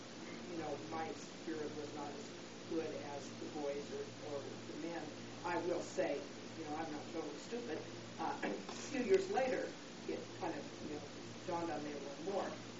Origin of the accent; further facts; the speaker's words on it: San Francisco, California, United States; Well, I was going to say, I grew up in San Francisco, and my dad wasn't a member, and my mother, you know, never went.